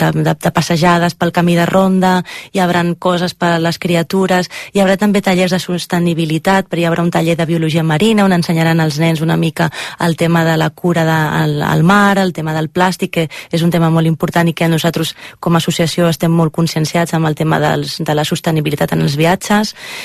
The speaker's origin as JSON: {"language": "Catalan", "town": "Barcelona", "region": "Catalonia", "country": "Spain", "said": "nosaltres som de Barcelona, de Catalunya"}